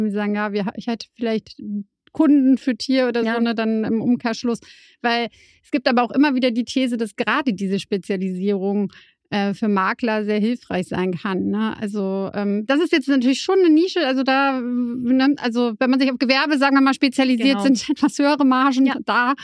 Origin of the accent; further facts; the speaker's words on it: Neuss, North Rhine-Westphalia, Germany; Ich komme auch aus Neuss.